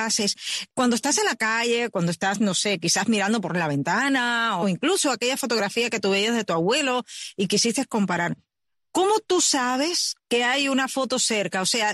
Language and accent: Spanish; Sancti Spíritus, Cuba; yo soy de Santi Espíritus, o sea, exacto, nosotros somos Guajira, o sea, sobre todo en el pueblo de campo